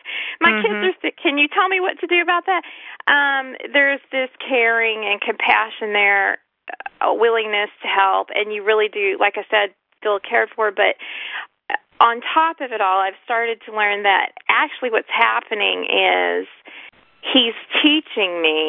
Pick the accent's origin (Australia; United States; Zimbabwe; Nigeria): United States; Texas; Now you're going to laugh, because I'm from Washington. Well, I'm originally from Texas. So here I was, so far away from home